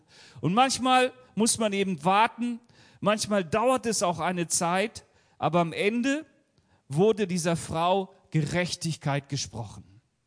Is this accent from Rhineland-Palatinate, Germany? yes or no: no; Hanover, Lower Saxony, Germany; oder meiner Heimatstadt Hannover oder Hamburg.